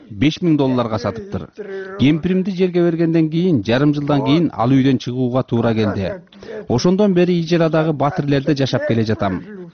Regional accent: Chuy Region, Kyrgyzstan; 1941 жылы мен 19 жашта элем. Ана-Нева айылында туулуп өскөм.

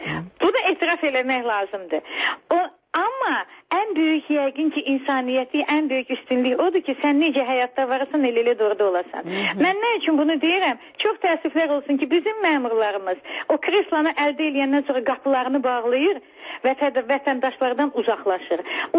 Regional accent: Baku, Azerbaijan; mən bugün öz doğma şəhərimdə özümü izqoy kimi hiss edirəm. Çünki mən hiss edirəm ki, mənə hərdən elə baxırlar ki, mən hansı planetdən gəlib düşmüşəm. Bakı həmən Bakı deyil.

